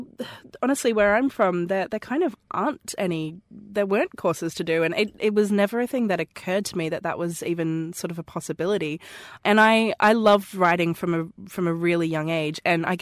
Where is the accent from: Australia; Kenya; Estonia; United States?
Australia; Sunshine Coast, Queensland; You can clearly hear that I talk funny. I am Australian. I live on from the Sunshine Coast, which is about 20 minutes from Steve Owen's zoo.